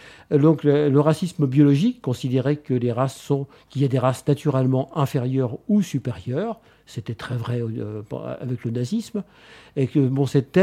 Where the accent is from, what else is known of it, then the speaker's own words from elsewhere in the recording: Lyon, Auvergne-Rhône-Alpes, France; je suis française, je viens des Minguettes, de Lyon, enfin, etc. Point. Ma famille est française.